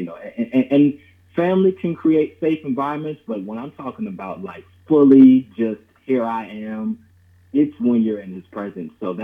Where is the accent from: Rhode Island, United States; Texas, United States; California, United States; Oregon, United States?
California, United States; Los Angeles; I grew up in Los Angeles, California, so I've been around the entertainment industry.